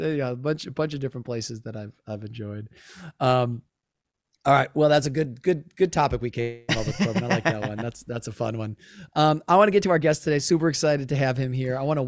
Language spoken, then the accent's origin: English; Wisconsin, United States; I grew up in Wisconsin, and at my school, if you behaved well, you got to go to Six Flags Great America outside Chicago.